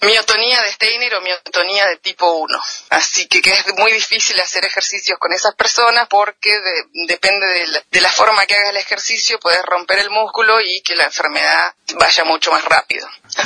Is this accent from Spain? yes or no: no; Argentina; tengo documentos yo argentinos, así que me atendieron también sin ningún problema